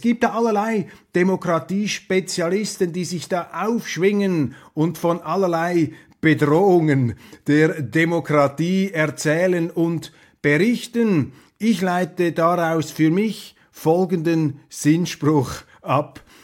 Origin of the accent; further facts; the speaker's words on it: Switzerland; Ich als Schweizer finde es sowieso immer wieder charmant